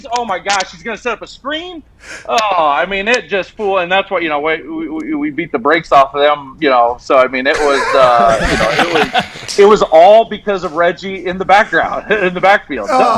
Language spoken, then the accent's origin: English; Iowa, United States; I mean, that's what, you know, they love that weather, and I do too. I'm from Iowa